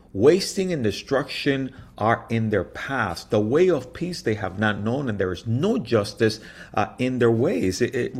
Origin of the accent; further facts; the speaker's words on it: Dominican Republic; now in United States; I immigrated here back in 1976 from the Dominican Republic.